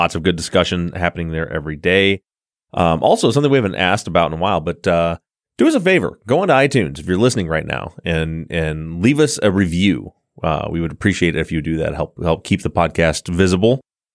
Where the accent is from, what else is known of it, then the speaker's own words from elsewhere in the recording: Michigan, United States; So you think because we're from Michigan that you root for Michigan or Michigan State.